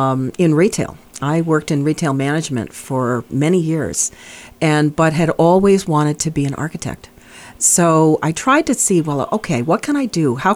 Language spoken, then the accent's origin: English; Providence, Rhode Island, United States; I grew up in Providence.